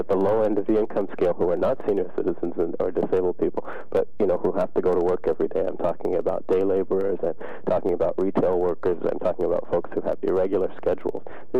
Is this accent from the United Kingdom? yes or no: no; Canada; I grew up in Canada where, you know, at the municipal level